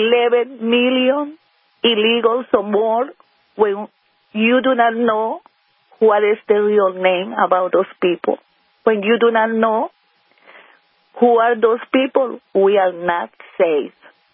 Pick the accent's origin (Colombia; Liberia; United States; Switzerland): Colombia; English is a second language; I born and raised in Colombia, and when I have the opportunity, Colombia was in the very, very terrible situation